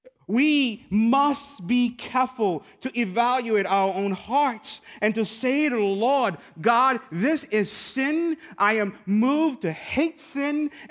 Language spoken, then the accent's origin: English; Louisiana, United States; there was this very famous evangelist from New Orleans. So I'm actually from Louisiana.